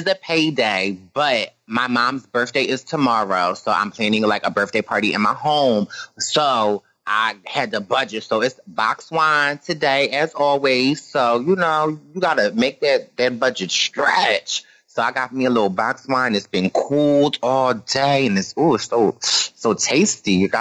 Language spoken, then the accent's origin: English; Philadelphia, Pennsylvania, United States; it's really hard for me because I'm so biased because I'm from Philly